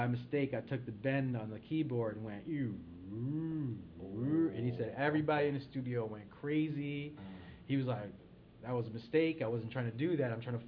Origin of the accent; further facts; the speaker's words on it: Middletown, Connecticut, United States; started battling at young age in Connecticut, and you know, my hometown, Middletown.